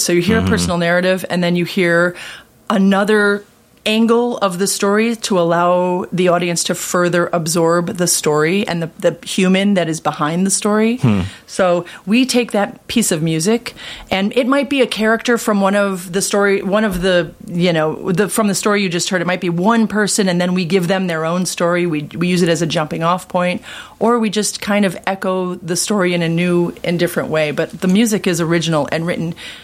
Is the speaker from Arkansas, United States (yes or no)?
no; Chicago, Illinois, United States; also born or lived in Kenilworth; I say North Side. I'm from the North Side.